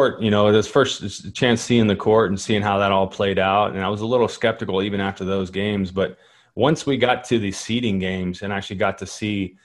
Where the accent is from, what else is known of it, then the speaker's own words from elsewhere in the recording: Kentucky, United States; And, you know, I'm from Kentucky, state of Kentucky, and we have a lot of players coming out of Kentucky going pro